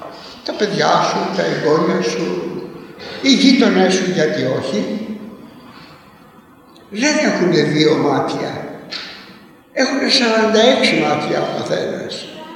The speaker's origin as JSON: {"language": "Greek", "town": "Corfu", "region": "Ionian Islands", "country": "Greece", "said": "Είμαι κερκυραίος και μπορούσα να το διακρίνω."}